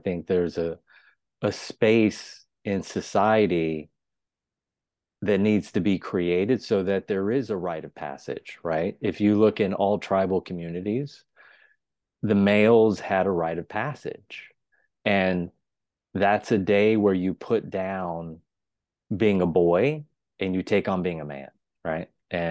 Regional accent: East Coast, United States; now in Los Angeles, United States; No, I'm from the East Coast. So I love the tradition of the East Coast.

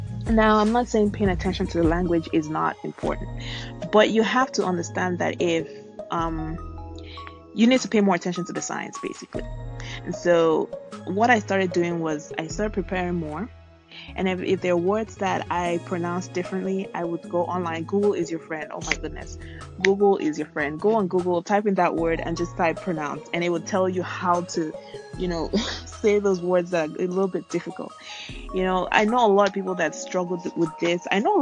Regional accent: Nigeria; English is a second language; So the fact that I speak this way is because I grew up in Nigeria.

